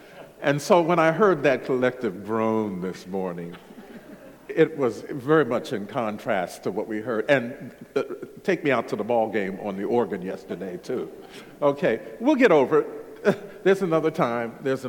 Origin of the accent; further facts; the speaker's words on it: United States; If you didn't know, I'm from the United States.